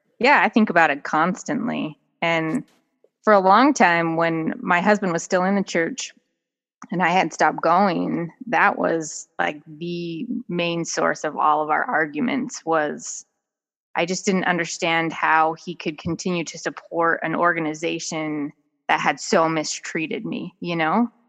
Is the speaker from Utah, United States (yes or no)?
yes; Salt Lake City, Utah, United States; just grew up on the east bench of Salt Lake. I grew up in the same neighborhood that my grandparents lived in.